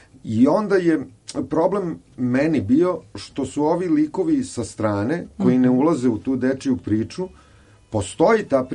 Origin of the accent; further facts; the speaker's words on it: Sarajevo, Federation of Bosnia and Herzegovina, Bosnia & Herzegovina; born there; ja sam rođen u Sarajevu u julu